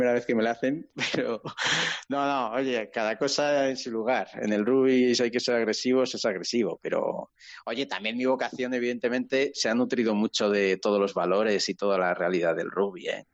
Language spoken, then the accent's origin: Spanish; Valladolid, Castile and León, Spain; De Valladolid.